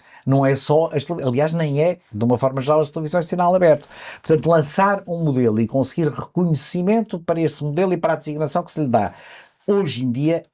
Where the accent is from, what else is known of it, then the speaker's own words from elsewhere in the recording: Covilhã, Centro, Portugal; na cidade onde nasci e me criei, que é a Covilhã.